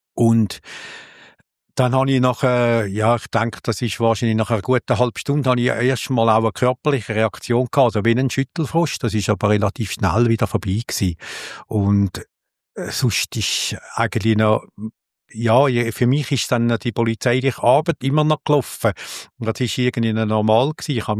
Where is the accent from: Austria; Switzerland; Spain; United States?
Switzerland; bei uns in der Schweiz sicher nicht so extrem wie in unserem Amerika oder so.